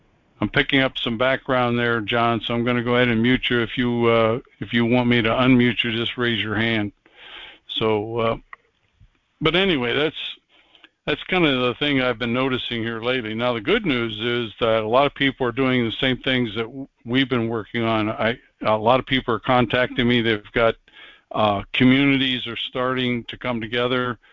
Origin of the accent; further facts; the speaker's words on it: Pennsylvania, United States; accent: Pennsylvania Dutch; when I spoke with the Pennsylvania Dutch accent, the Amish accent that I grew up with in Pennsylvania, when I went to the high school in New Jersey